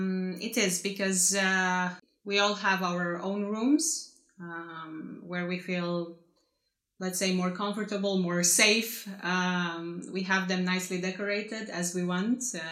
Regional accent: Bucharest, Romania; I come from Bucharest, Romania, and I am 28 years old.

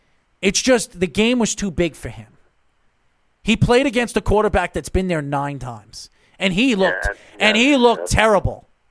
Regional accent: New York, United States; If you want to know where we're all from Long Island, New York.

